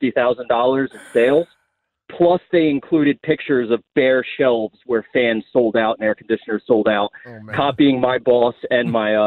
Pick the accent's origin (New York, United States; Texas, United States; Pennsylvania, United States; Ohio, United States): Pennsylvania, United States; I grew up outside of Philadelphia, always East Coast bias.